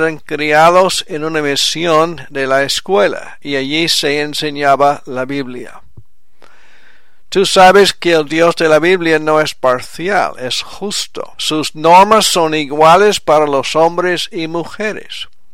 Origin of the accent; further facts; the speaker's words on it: Quebec, Canada; first language French; Spanish is a second language; Yo fui criado en francés en Quebec, en Canadá